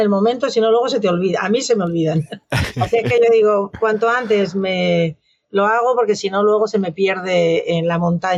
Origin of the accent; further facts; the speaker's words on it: Béjar, Castile and León, Spain; also born or lived in Cáceres; yo nací en Cáceres, o sea, yo soy extremeña, pero me crié en Béjar, que está en la frontera, como si dijéramos, de Extremadura con Castilla y León, es provincia de Salamanca, o sea que pasé toda mi niñez y adolescencia en Béjar, Salamanca, o sea que me considero bejarana, aunque no sea de nacimiento